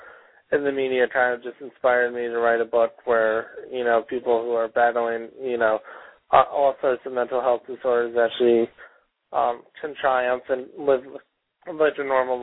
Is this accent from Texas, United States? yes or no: no; Albany, New York, United States; I grew up in Albany, New York.